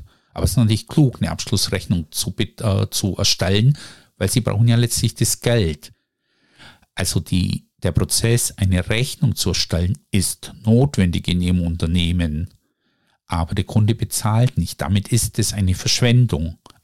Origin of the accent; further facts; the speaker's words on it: Baden-Württemberg, Germany; ich bin Schwabe und als Schwabe heben wir alles auf.